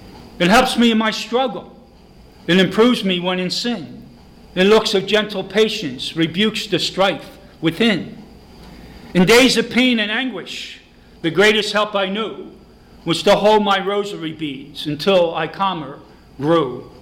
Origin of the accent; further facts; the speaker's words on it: Grays Ferry, Pennsylvania, United States; And I was thinking about growing up in Grace Ferry